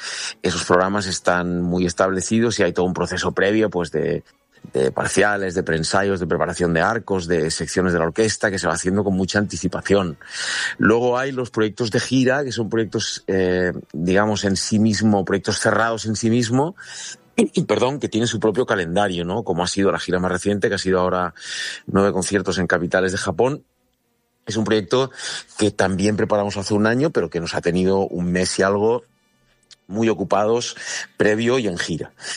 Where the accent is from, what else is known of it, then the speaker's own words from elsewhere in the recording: Altea, Valencian Community, Spain; Ya sabes que yo soy un alteano de pro de defender mi tierra en todas partes.